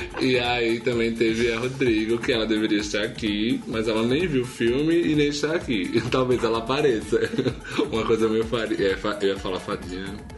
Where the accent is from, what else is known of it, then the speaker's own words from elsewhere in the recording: Northeast Region, Brazil; porque sou nordestina, então é equivalente.